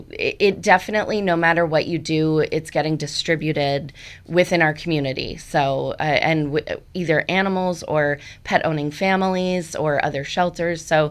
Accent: Canada; I'm Canadian, so it's just too hot here from from March on for me.

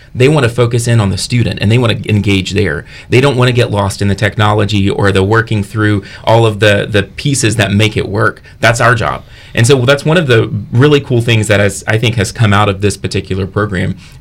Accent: Mississippi, United States; now in Fredericksburg, United States; But in 2020, my family and I moved to Virginia. We're not Virginia natives, we're from Mississippi. And so moved up here, got involved in Fredericksburg

